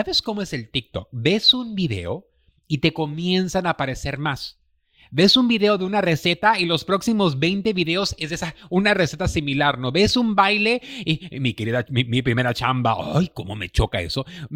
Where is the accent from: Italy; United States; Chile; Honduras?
United States; born there; mi generación, yo tengo 45 años de edad, mi generación, la primera que nacimos en Estados Unidos, no queríamos regresar a México ni aunque nos pagaras.